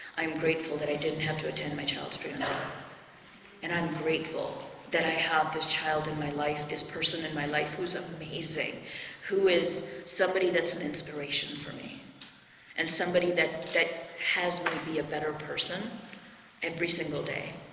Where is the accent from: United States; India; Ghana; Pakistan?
India; This is how I grew up in India, so I can't take that out of me.